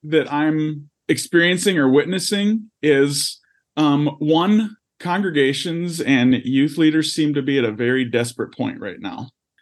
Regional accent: Minnesota, United States; So I started a little property business up in my hometown in Minnesota so I could keep those connections

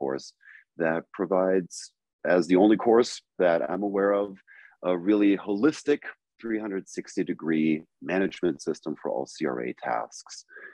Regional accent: Germany; moved away as an adult; now in United States; I'm an American, but I did spend 32 years growing up and living in Germany. So that's where I also kicked off my career in clinical research.

